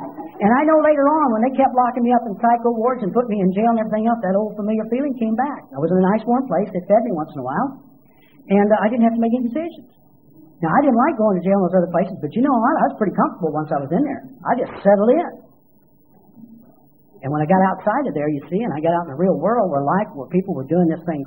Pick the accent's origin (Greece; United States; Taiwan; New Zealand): United States; Oklahoma; we just all looked pretty much alike where I grew up in Oklahoma